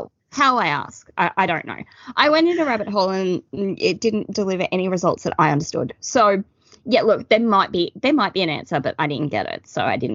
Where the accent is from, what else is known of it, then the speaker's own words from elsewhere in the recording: Australia; This is the one I grew up with because in Australia we predominantly have Christian-based holidays